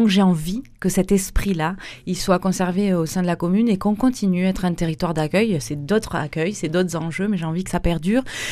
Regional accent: Pibrac, Occitanie, France; j'ai grandi à Pibrac, j'y habite depuis que je suis née.

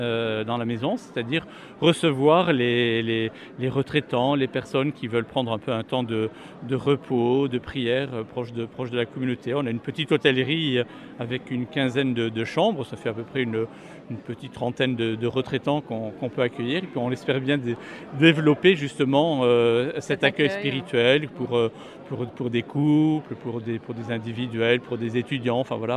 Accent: Monein, Nouvelle-Aquitaine, France; je suis d'ici, que je suis de Monin et j'ai fait toute ma scolarité dans la plaine de Naï aussi.

